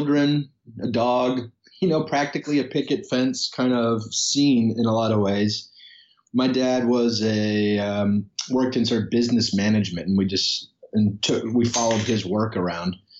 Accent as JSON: {"language": "English", "town": "Chicago", "region": "Illinois", "country": "United States", "said": "No, I'm very proudly from Chicago. My family, we moved around a fair amount, and I lived many different places, but Chicago is sort of my home base."}